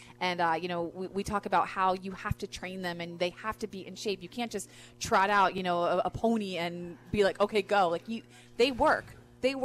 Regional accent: New Jersey, United States; I remember growing up in New Jersey, it wasn't like that.

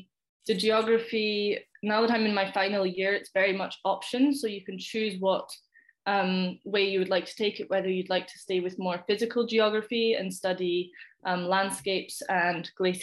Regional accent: Scotland, United Kingdom; I grew up in the Highlands of Scotland, right, just 10 minutes away from Loch Ness, very rural area. And I grew up in quite an international family, I suppose, because my mum is French and my dad's English.

